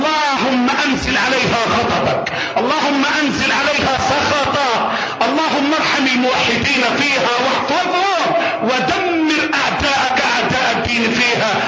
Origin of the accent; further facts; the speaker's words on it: Egypt; اللهم احفظ بلدنا مصر من الفتن ما ظهر منها وما بطن